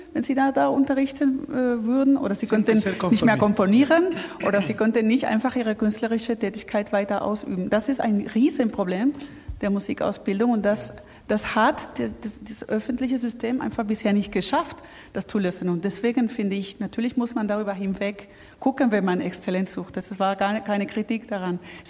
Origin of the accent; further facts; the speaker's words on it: Spain; German is a second language; now in Germany; was man ja in Deutschland als Spanier dann findet und staunt.